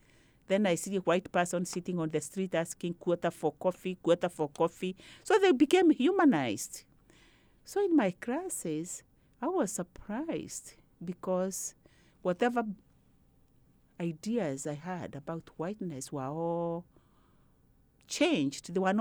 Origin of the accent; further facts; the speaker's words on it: Kenya; also born or lived in Canada; I am from Kenya, but I also knew about social class very much. I also have done studies in racism when I was in Canada